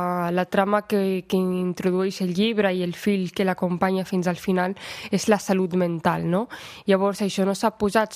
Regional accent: Segur de Calafell, Catalonia, Spain; Sí, fa com uns 4 anys, però jo sóc de Segur de Calafell, d'aquí al costat.

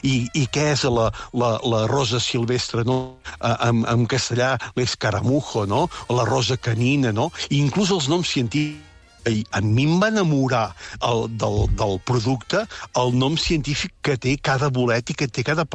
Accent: Catalonia, Spain; Jo que sóc de la Garrotxa

